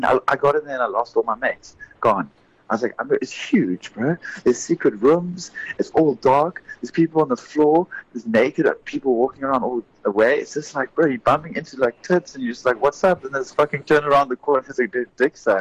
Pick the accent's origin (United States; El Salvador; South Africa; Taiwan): South Africa; I was like, yo, I'm from South Africa, man.